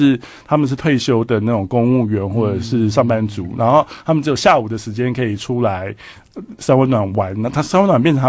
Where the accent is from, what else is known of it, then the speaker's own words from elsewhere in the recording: Taiwan; 因为其实我们台湾人还是非常喜欢日本流行文化给我们的影响这样子。